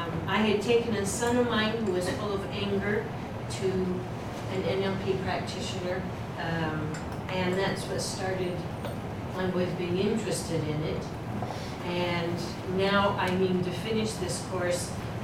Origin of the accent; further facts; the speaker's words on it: Livermore, California, United States; I'm from Livermore